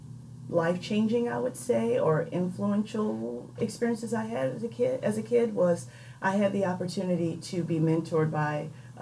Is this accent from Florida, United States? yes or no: yes; Miami, Florida, United States; So I am from Miami, Florida. And I did not grow up with a silver spoon in my mouth. You know, we grew up of modest means, my family.